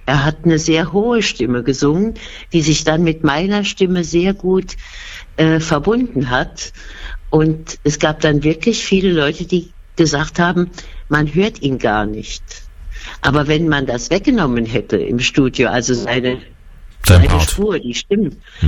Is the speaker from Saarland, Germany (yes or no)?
yes; Saarland, Germany; accent: Saarland German; first language Saarland German; Und ich verfalle dann auch sofort wieder in die Sprache. Es ist ja eben unsere Muttersprache. Man kann ja, es ist nicht besonders schön, das Saarländisch, ja.